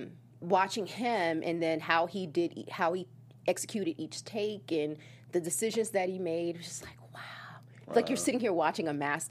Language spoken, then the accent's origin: English; Southern United States, United States; I'm from the South. We hug everybody.